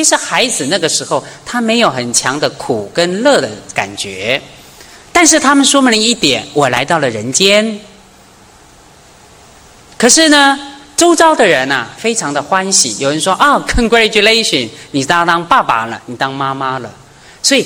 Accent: Taiwan; 我来自于台湾，所以我们的地震是很可怕

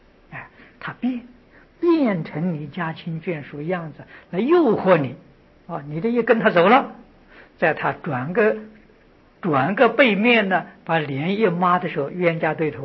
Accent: China; 我们中国人讲灵魂还没有离开身体啊

